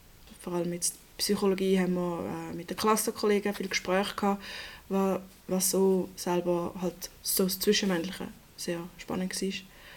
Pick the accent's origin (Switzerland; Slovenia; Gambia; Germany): Switzerland; Zurich; now in Aarau, Switzerland; Von Zürich-Wieland, ein kleines Bauerndörfchen mit 465 Einwohnern. Dort bin ich aufgewachsen, bin jetzt eigentlich die ganze Zeit in dieser Region geblieben. Und jetzt bin ich relativ weit weggezogen. Meine Familie ist auch immer noch dort.